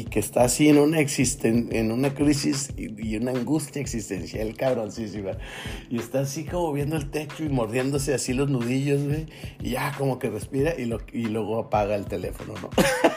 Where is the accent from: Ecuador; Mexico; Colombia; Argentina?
Mexico; Torreón, Coahuila; ella es de Chihuahua y yo soy de Torreón, y aunque ambos somos del norte, pues no.